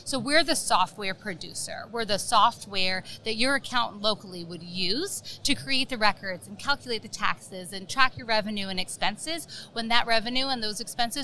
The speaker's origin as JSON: {"language": "English", "town": "San Francisco", "region": "California", "country": "United States", "lives_now": "-", "said": "I am from San Francisco, California, so I flew in a little bit early"}